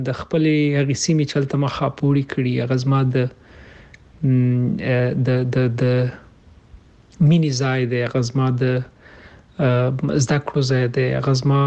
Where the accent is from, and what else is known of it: Kabul, Afghanistan